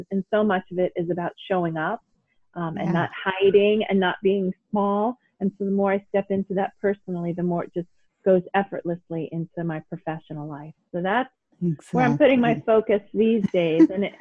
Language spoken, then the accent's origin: English; New York City, New York, United States; I grew up in New York City, and all of my family has worked for major corporations, Goldman Sachs, Time Warner, MTV.